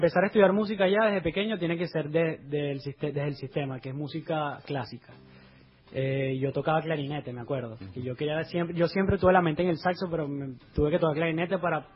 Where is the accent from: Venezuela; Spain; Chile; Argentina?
Venezuela; moved away; Yo no soy tan cultura venezolana